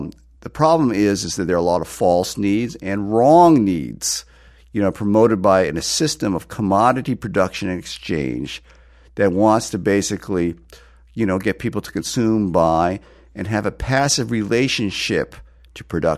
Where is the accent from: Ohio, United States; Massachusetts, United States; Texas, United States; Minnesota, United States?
Massachusetts, United States; growing up, facing both a lot of racist harassment and violence, being Asian American in a predominantly white community in New England, in Western Massachusetts.